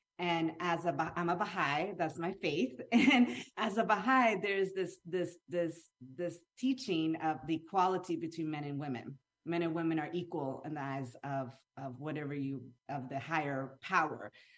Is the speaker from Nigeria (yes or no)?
no; Chile; I'm like this redheaded white girl, like growing up in Chile, bicultural